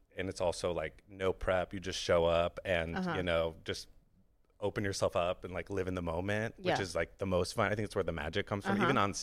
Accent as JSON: {"language": "English", "region": "New York", "country": "United States", "tie": "born or raised there", "also_born_or_lived": "Los Angeles", "said": "But I grew up in New York, and then I lived in L.A. to pursue comedy."}